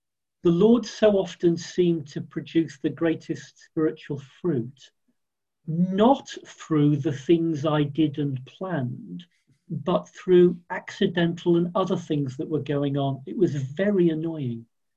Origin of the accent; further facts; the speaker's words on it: Solihull, West Midlands, United Kingdom; I grew up in Solihull, on the edge of Birmingham, so Midlands is home, but moved around a bit, different parts of the country as an adult. I don't come from a Christian home, so not brought up as a Christian.